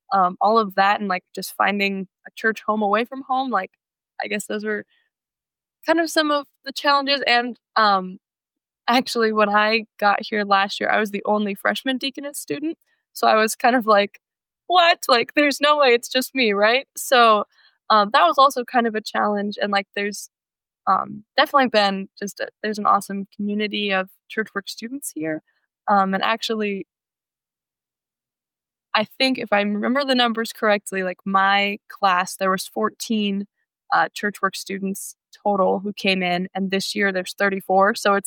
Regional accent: Colorado, United States; I'm from Colorado, so I'm like 1,000 miles from home

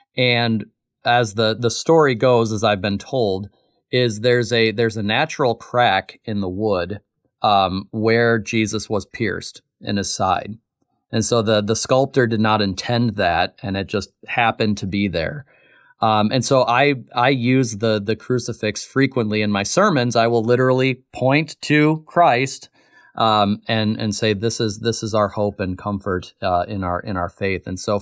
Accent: Michigan, United States; I'm from Michigan originally, and what really drew me here to Zion was that they had the school.

